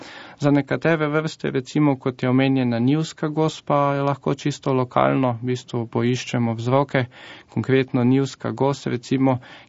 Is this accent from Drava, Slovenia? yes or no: yes; Maribor, Drava, Slovenia; razlog je pa tudi zato, ker sem v bistvu iz Maribora